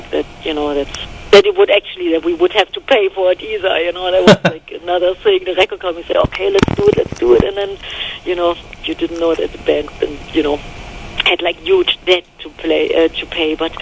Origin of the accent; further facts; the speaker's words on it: Düsseldorf, North Rhine-Westphalia, Germany; it was in December in my hometown in Germany, in Düsseldorf